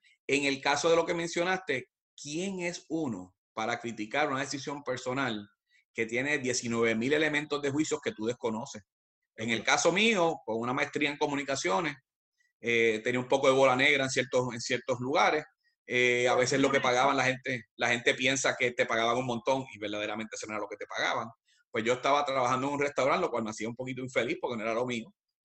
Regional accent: Puerto Rico; moved away; Yo soy puertorriqueño, espero poderme morir en mi país, disfrutar un retiro allá.

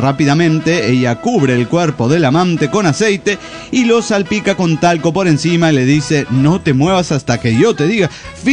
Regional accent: San Antonio, Texas, United States; de San Antonio, Texas.

